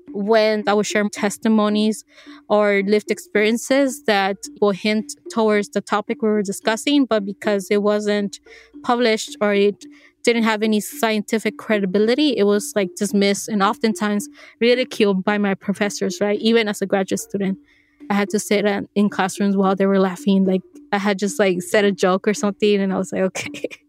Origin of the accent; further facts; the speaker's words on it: Oaxaca, Mexico; also born or lived in El Salvador; I'm from the Maya Chorti and Zapotec nations of El Salvador and Oaxaca, Mexico. I'm an Indigenous environmental scientist.